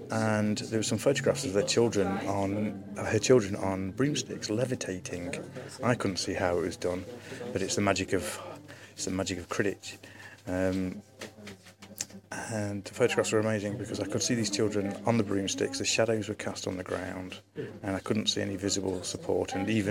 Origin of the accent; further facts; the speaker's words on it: Burton-on-Trent, West Midlands, United Kingdom; I left my hometown of Burton-on-Trent and headed to Horton in Ribblesdale in Yorkshire.